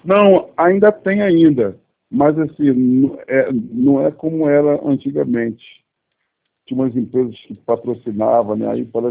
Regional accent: Rio de Janeiro, Brazil; sou do Rio de Janeiro.

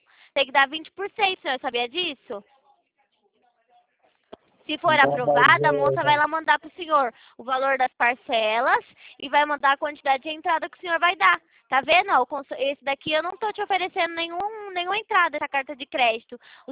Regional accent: Itatiba, São Paulo, Brazil; Eu sou de Itatiba

